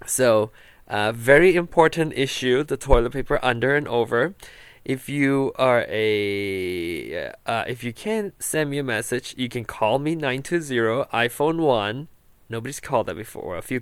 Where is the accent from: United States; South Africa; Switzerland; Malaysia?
Malaysia; Penang; in Penang, where my hometown is